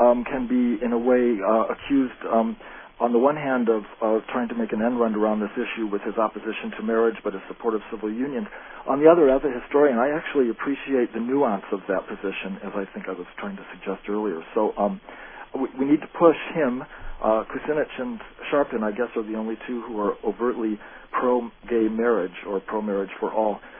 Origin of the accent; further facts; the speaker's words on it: Peoria, Illinois, United States; I'm from the Midwest originally, Peoria, Illinois